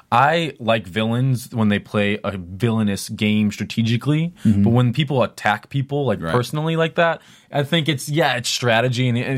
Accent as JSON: {"language": "English", "town": "Chicago", "region": "Illinois", "country": "United States", "said": "I'm from the Chicagoland area, and whenever I talk to my mom about contestants on these shows, that's the guy she's going to love."}